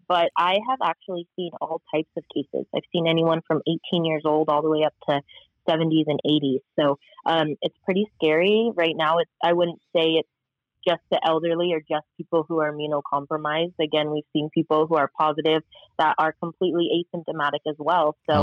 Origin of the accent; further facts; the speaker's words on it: Reno, Nevada, United States; I moved back to Reno, Nevada, my hometown.